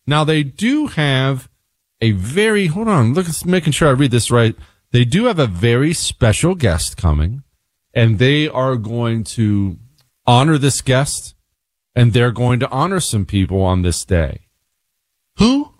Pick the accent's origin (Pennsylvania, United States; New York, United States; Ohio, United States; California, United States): New York, United States; now in Texas, United States; from New York. I had to get here to escape that Democrat hellhole.